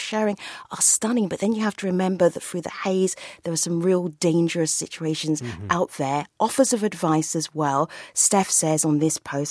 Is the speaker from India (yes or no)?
no; Paradise, California, United States; My hometown of Paradise will never come back the same.